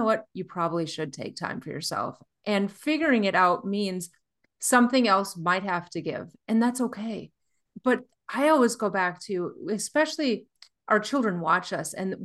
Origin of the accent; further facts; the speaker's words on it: Minnesota, United States; now in Nashville, United States; I live in Nashville now, but I grew up in Minnesota.